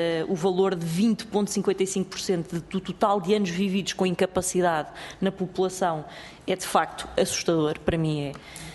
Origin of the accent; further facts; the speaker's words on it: Guarda, Portugal; Nos outros sítios será exatamente como na minha terra